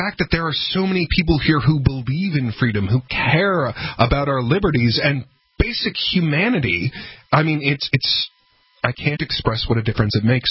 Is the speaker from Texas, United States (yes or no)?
no; Denver, Colorado, United States; because, like, I came from Denver.